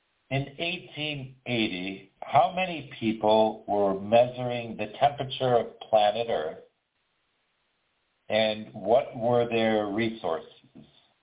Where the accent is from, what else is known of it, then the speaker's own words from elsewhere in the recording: United States; I'm an American, I'm in the U.S.